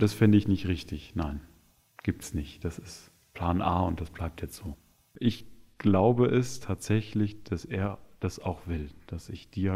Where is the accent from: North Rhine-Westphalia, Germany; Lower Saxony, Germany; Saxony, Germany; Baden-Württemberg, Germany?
North Rhine-Westphalia, Germany; Ich komme ja aus dem Münsterland und bin dann erstmal schon katholisch sozialisiert.